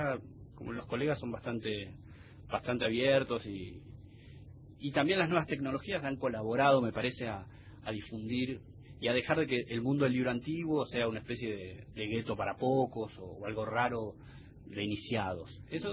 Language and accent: Spanish; Bariloche, Río Negro, Argentina; also born or lived in Buenos Aires; yo nací en Buenos Aires, pero me crié en el interior. Hice la primaria y la secundaria en la Patagonia, donde... soy de Bariloche